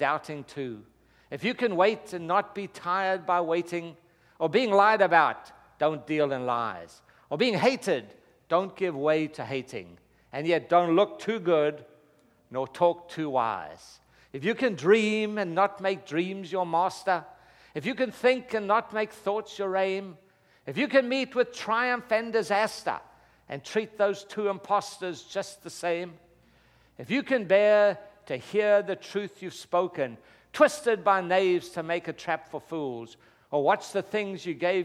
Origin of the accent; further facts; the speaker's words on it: Durban, KwaZulu-Natal, South Africa; I was raised in Durban, South Africa. And we were raised very much in the British school system. We went to school, all boys school with school uniforms and that kind of thing.